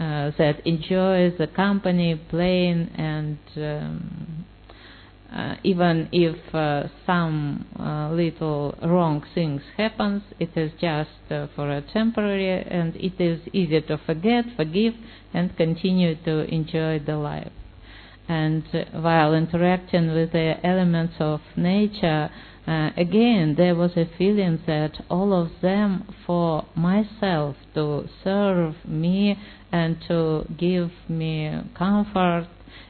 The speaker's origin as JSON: {"language": "English", "region": "Moscow", "country": "Russia", "second_language": "English", "said": "I'm from Russia, from Moscow."}